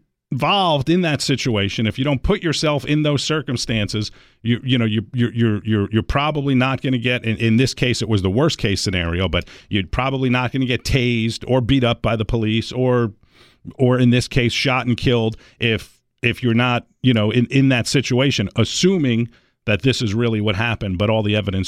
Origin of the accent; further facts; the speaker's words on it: New York, United States; I mean, I know when I grew up in New York, by the way, but that doesn't have anything to do with it.